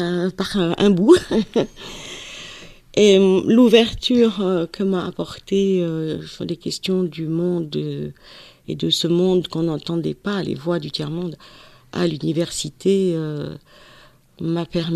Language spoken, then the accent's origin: French; Dreux, Centre-Val de Loire, France; Et moi je suis née en France, j'ai presque grandi depuis ma petite enfance à Dreux.